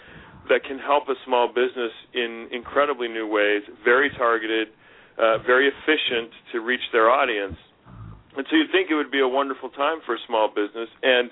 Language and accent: English; the West, United States; You know, I grew up in the West, went to school at the University of Pennsylvania on a Navy scholarship.